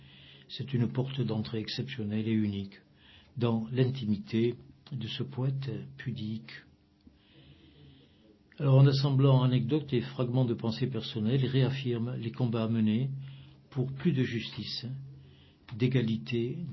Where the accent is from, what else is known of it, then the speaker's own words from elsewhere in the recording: Fez, Fès-Meknès, Morocco; premier face-à-face avec la mort à l'âge de 6 ans, au milieu d'une manifestation nationaliste dans ma ville natale de Fès.